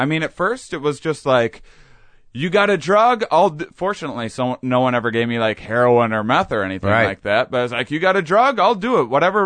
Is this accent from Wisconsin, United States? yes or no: yes; Wisconsin, United States; accent: Wisconsin; Oh yeah, and then that was my Wisconsin accent coming out there.